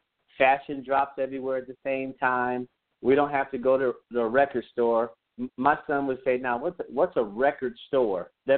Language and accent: English; California, United States; we thought we were somebody, Jeanette, you know, because we come from California.